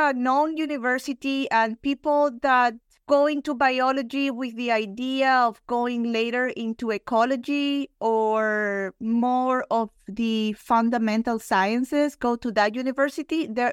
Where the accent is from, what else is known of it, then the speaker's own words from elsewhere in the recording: Lima, Peru; English is a second language; now in Florida, United States; But I'm from Lima, Peru, from the capital. And I grew up next to the ocean, which I really adore.